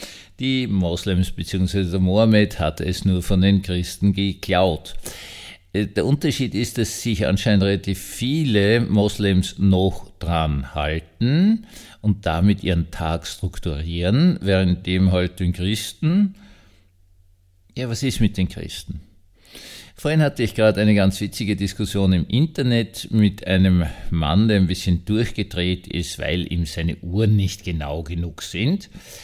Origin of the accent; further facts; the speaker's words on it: Vienna, Austria; als Wiener, der in Wien aufgewachsen ist